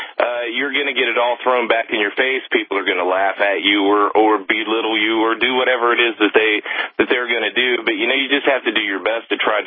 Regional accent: Kettering, Ohio, United States; now in France; since I'm from Kettering, Ohio, originally living in France now

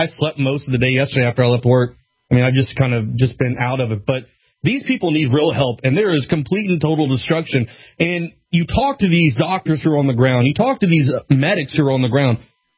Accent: Florida, United States; You know, I'm from Florida. I have been in hurricanes before many times.

